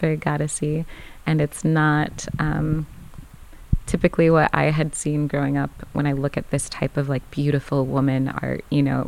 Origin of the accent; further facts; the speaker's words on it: Fort Wayne, Indiana, United States; now in Santa Cruz, United States; I'm an artist living in Santa Cruz, California. I grew up in Fort Wayne. I graduated from Indiana University